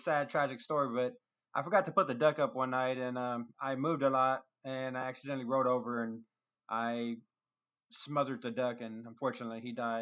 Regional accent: Houston, Texas, United States; born there; I was born in Houston, Texas.

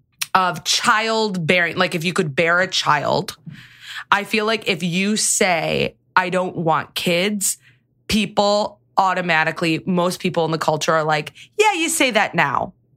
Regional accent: Midwest, United States; I say aunt because I'm from the Midwest.

